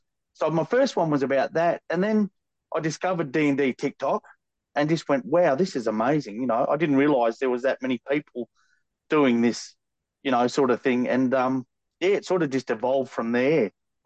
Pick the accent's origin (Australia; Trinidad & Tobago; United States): Australia; Because I'm Australian, I've got a weird sense of humor.